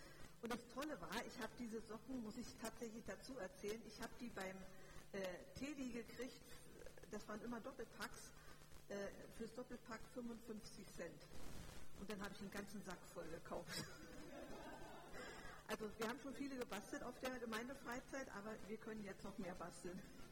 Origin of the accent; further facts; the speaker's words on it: Brandenburg, Germany; Ich bin in Brandenburg aufgewachsen, also kein Schwabe, ganz anders. Und ich habe auch schon in 7 Bundesländern gelebt. Also ich bin in Deutschland schon ein bisschen rumgekommen.